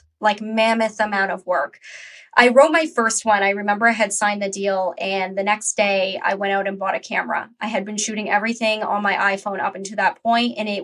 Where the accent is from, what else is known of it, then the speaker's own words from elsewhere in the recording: Canada; I am Canadian, but I am a white vegan woman